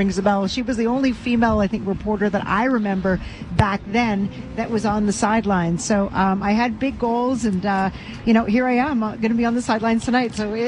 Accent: Ottawa, Ontario, Canada; Born and raised in Ottawa

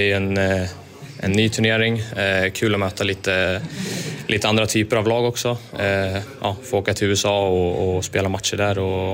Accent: Västerås, Västmanland County, Sweden; jag är väl kommer från Västerås från början som sagt.

